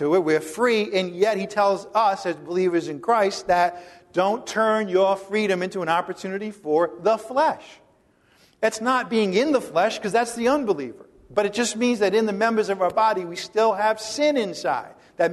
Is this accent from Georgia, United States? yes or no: no; Providence, Rhode Island, United States; I grew up in Providence, Rhode Island.